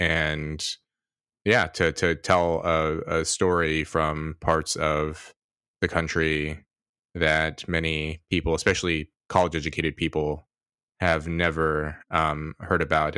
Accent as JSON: {"language": "English", "town": "Red Bluff", "region": "California", "country": "United States", "tie": "born or raised there", "said": "I also tell the story of my friends growing up in Red Bluff and how their lives turned out."}